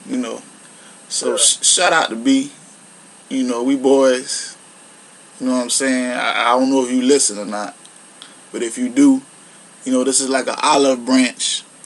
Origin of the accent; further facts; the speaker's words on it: the South, United States; but at the same time, I'm from the South